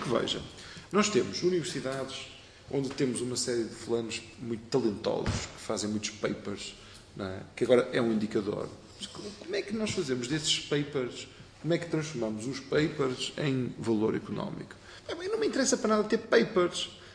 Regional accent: Norte, Portugal; eu sou do Porto, não sou fanático, mas sou do Porto e digo isto, sou do Norte.

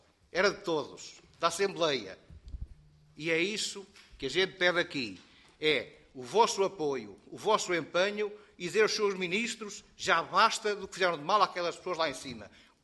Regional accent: Portugal; sou português de primeira, sou português de terceira.

